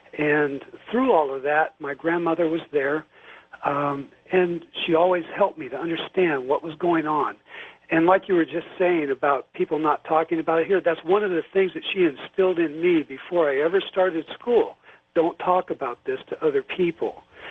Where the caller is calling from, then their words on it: Washington, United States; from Washington.